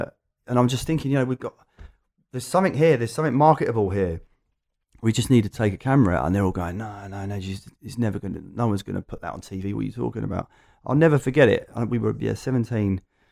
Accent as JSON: {"language": "English", "town": "Loughton", "region": "East of England", "country": "United Kingdom", "tie": "born or raised there", "said": "I'm an Essex boy, but only"}